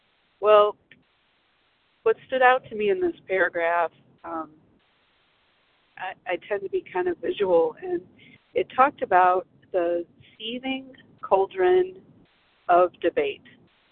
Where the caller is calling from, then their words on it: Arizona, United States; I'm calling from Arizona.